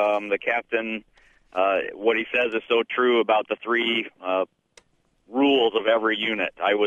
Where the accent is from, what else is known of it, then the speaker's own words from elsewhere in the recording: Alaska, United States; I had to remind him all the time that, well, I'm from Alaska, and if you cut Alaska in half, Texas would still be the third largest state